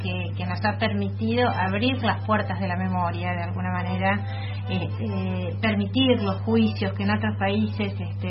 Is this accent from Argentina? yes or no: yes; Argentina; que forman parte de nuestra propia historia como argentinos y también como ciudadanos del mundo